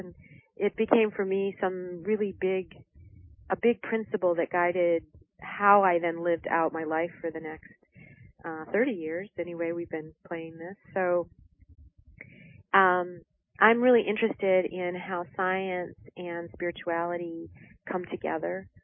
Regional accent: Detroit, Michigan, United States; I grew up in Detroit in, you know, the 60s and 70s

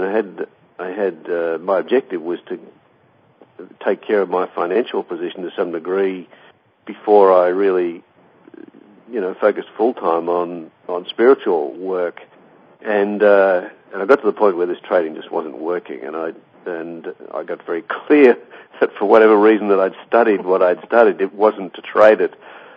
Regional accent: Melbourne, Victoria, Australia; the people who made The Secret actually come from my hometown of Melbourne

